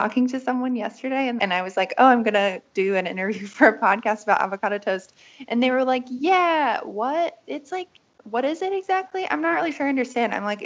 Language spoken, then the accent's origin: English; West Virginia, United States; also born or lived in Berlin; I grew up in West Virginia, and it's not that we didn't have avocados there